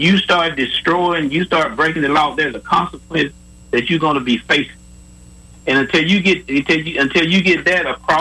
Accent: Montgomery, Alabama, United States; And I was raised here in Montgomery, born in Montgomery. I'm a 58-year-old black male

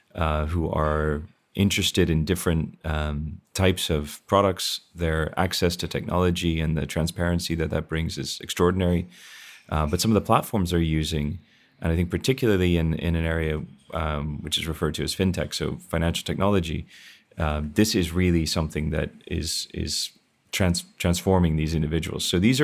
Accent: Ireland; we're originally from Ireland

